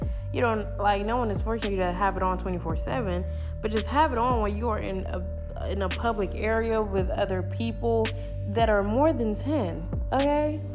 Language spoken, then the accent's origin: English; Nigeria; If you don't know, I am Nigerian.